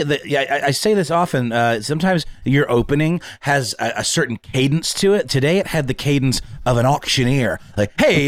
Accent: Augusta, Georgia, United States; It was Augusta, Georgia, my hometown.

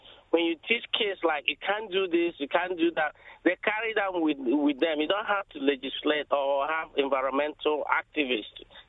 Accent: Imo, Nigeria; English is a second language; I'm from Nigeria, and I'm from the eastern part of Nigeria, from Imo State.

